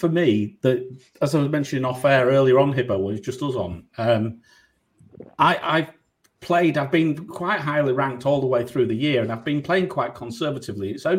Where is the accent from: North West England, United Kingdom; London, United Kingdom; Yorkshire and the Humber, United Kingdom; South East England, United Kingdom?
Yorkshire and the Humber, United Kingdom; Grimsby; I'm not going to Harrods. I'm from Grimsby.